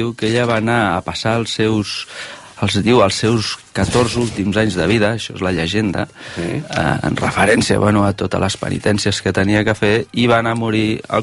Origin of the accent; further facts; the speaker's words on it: Corbera de Llobregat, Catalonia, Spain; curiositats que tinc allà al meu poble, a Corbera de Llobregat